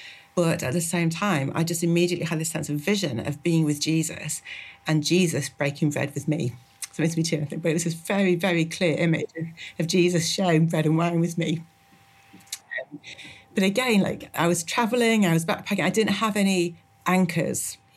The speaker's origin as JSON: {"language": "English", "region": "East Midlands", "country": "United Kingdom", "tie": "born or raised there", "said": "I was brought up in England. So I was from a little village in Derbyshire in the Peak District, and didn't grow up going to church."}